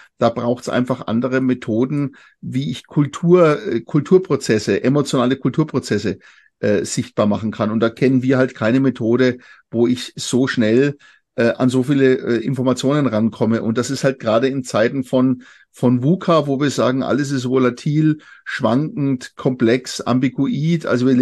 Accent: Nuremberg, Bavaria, Germany; ich komme aus Nürnberg, ich bin auch in Zürich.

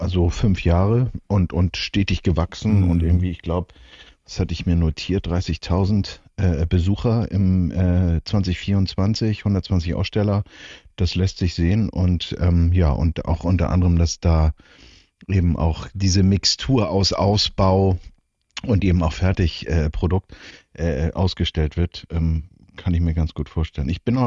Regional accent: Hamburg, Germany; wir als Hamburger sind ja alle schon mal Barkasse gefahren

